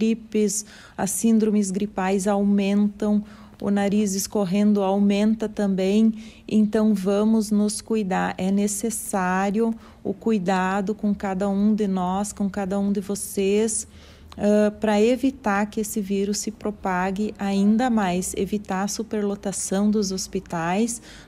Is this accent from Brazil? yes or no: yes; Rio Grande do Sul, Brazil; Eu sei que a vontade é grande, eu também sou gaúcha, gosto de tomar meu mate